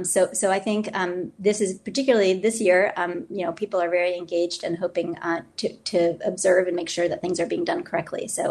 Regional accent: New Hampshire, United States; I grew up in New Hampshire, and that we certainly did that in New Hampshire.

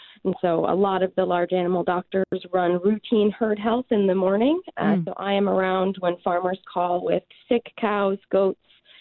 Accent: Wisconsin, United States; I was born and raised in Eustis Ford, Ended up going to undergrad up in northern Wisconsin at UW River Falls, and then life took me to Missouri for vet school, so I got to come back home to practice.

